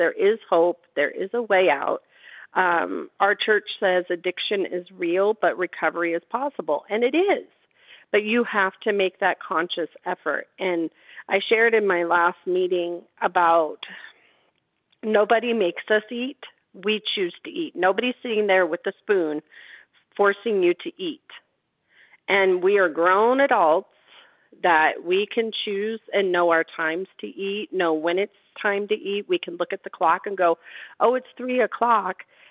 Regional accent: Nevada, United States; I'm from Nevada.

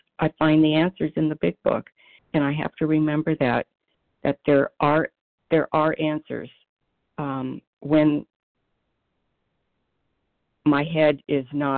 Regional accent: Philadelphia, Pennsylvania, United States; I'm from Philadelphia.

